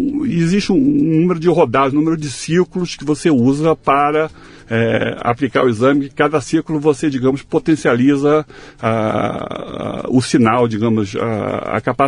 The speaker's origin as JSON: {"language": "Portuguese", "region": "Rio de Janeiro", "country": "Brazil", "lives_now": "São Paulo, Brazil", "said": "porque eu estou em São Paulo, não estou mais no Rio, embora sendo carioca"}